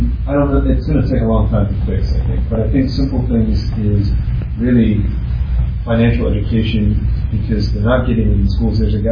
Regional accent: North Carolina, United States; I'm from North Carolina, and I've shared this before, but sweet potatoes are one of North Carolina's biggest crops. And so where I'm from, it's perfectly understood. I grew up an hour from here.

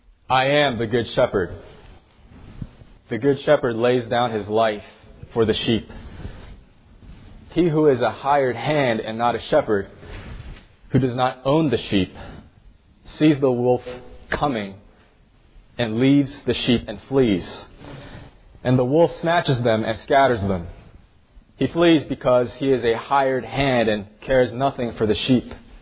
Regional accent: Louisville, Kentucky, United States; I'm from Louisville, Kentucky

